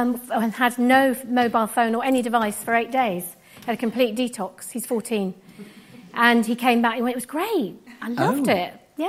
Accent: Tunbridge Wells, South East England, United Kingdom; also born or lived in Brazil / Rome, Italy; I was born in Brazil and we lived in Rome, and previously to that, my parents lived in India, and we ended up in Tunbridge Wells. So I always have to go. I'm from Tunbridge Wells, but I was born in Brazil.

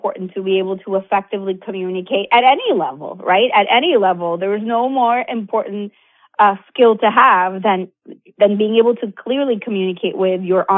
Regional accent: Venezuela; moved away as an adult; now in United States; I'm originally from Venezuela. In 2015, I moved to the U.S. and had to find a way to build my business from scratch here because I didn't have a network.

